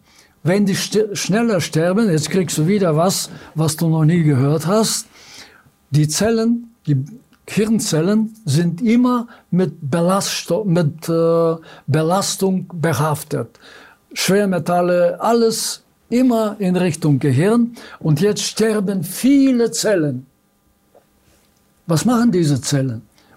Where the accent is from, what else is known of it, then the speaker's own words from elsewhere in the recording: Bulgaria; Früher hatten wir, also im Dorf, wo ich hergeboren bin, wo ich herkomme, also hatten wir niemals einen Alzheimer, obwohl die Leute sehr alt waren.